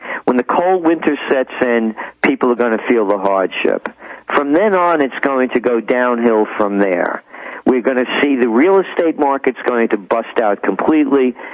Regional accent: Bronx, New York, United States; You know, my father, he was seven of us, and I grew up in the Bronx

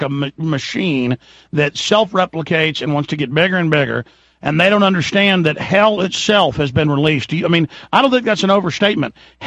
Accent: Dallas, Texas, United States; Well, see, I grew up in Dallas at a middle class high school where in Rockwall

